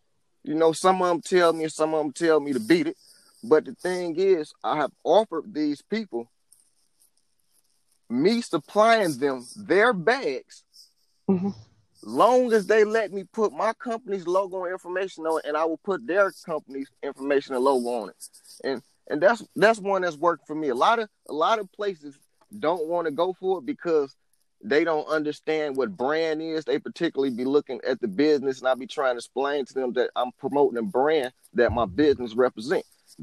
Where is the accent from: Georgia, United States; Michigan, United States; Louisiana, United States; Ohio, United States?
Michigan, United States; Detroit; So the one that worked for me in my city, I'm from Detroit, Michigan.